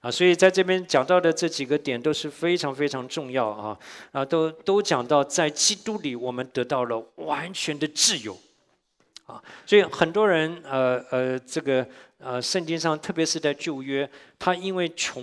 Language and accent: Chinese; Shandong, China; 我们山东人的杠子头就是又干又硬的，可是很好吃哈啊。